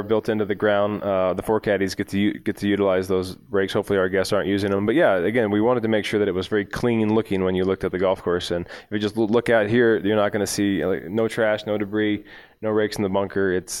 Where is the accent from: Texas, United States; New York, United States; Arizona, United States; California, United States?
Texas, United States; So I'm originally from Texas. My wife and her family are from this area.